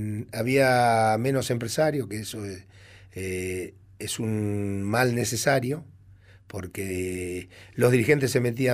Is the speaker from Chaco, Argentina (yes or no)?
no; Quilmes, Buenos Aires Province, Argentina; also born or lived in Bahía Blanca; Yo nací en Bahía Blanca, me lo quería en Quilmes.